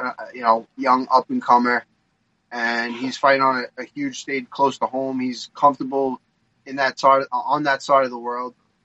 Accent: United States; So I'm pretty Australian for an American.

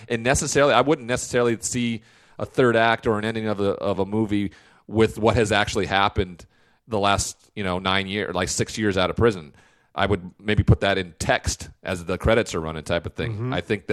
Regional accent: Washington, United States; he watched me play growing up in Western Washington

